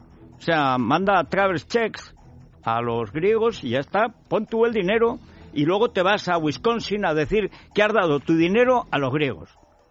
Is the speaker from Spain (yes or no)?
yes; Spain; los primeros somos los españoles